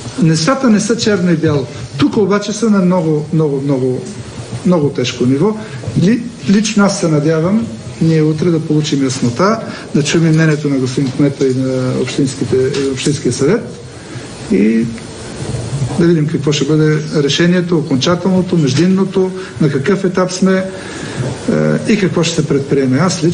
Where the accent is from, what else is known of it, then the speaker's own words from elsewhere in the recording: Lobosh, Pernik Province, Bulgaria; аз съм от Лобош, дедо ми там живееше, пред мен се стри язовир